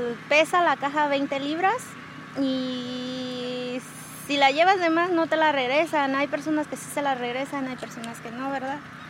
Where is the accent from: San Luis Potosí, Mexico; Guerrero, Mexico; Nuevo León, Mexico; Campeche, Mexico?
Guerrero, Mexico; Iguala; De Guerrero.